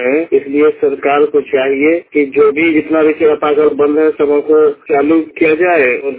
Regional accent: Hardakul, Jharkhand, India; देवघर जिला मेरा घर है, मेरा गांव का नाम है हरदकुल।

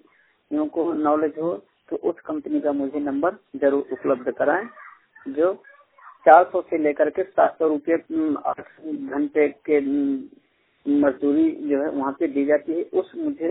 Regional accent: Uttar Pradesh, India; मैं उत्तर प्रदेश का निवासी हूँ, यूपी से

